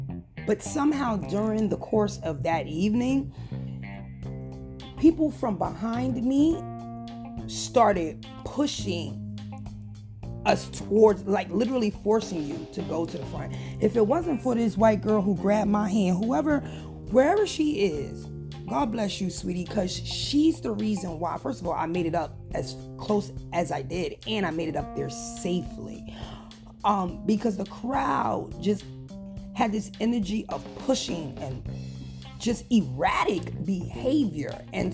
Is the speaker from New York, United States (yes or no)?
yes; New York, United States; Now, I'm from New York.